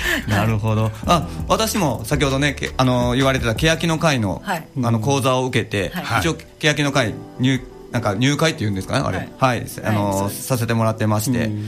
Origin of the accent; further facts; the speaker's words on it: Maizuru, Kyoto, Japan; 僕とかも舞鶴出身なんで